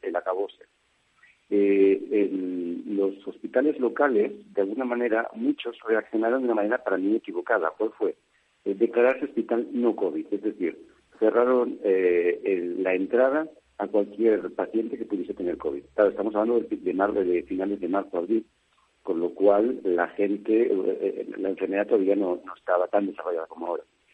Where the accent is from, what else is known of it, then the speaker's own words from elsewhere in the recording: Spain; yo soy neumólogo formado en la Universidad de Barcelona, es decir, que soy español.